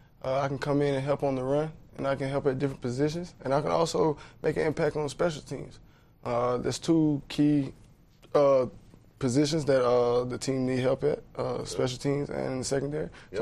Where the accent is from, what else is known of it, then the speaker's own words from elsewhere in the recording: Allendale, South Carolina, United States; I'm from Allendale, South Carolina, a small town in South Carolina. I was raised with my mom and my brothers and sister.